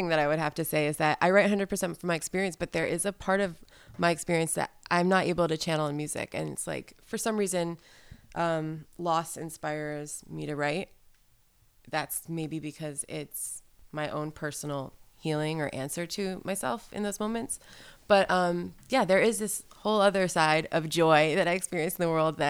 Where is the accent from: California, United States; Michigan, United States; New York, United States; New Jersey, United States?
New York, United States; Syracuse; there's something to be said for that in terms of creating art and growing up in Syracuse. It's like you're indoors for 2/3 of the year.